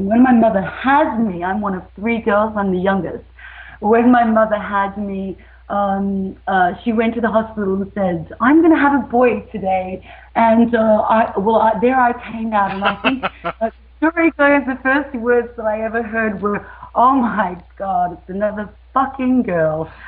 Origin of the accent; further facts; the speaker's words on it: Australia; born there; also born or lived in Papua New Guinea; I was born in Australia. I lived the first year of my life in Papua New Guinea.